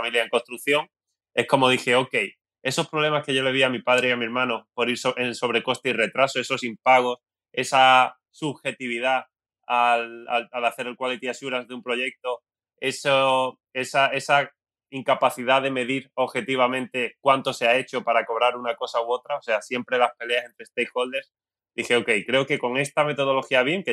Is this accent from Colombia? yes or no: no; Marbella, Andalusia, Spain; soy de Marbella, del sur de España, que es una ciudad preciosa